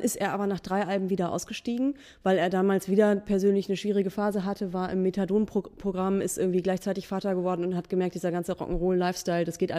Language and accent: German; Buxtehude, Lower Saxony, Germany; Also es gab sogar eins in Buxtehude in meiner Heimatstadt.